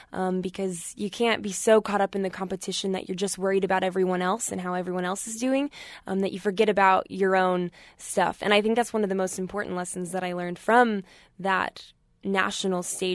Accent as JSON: {"language": "English", "town": "Stillwater", "region": "Oklahoma", "country": "United States", "said": "I am from Stillwater."}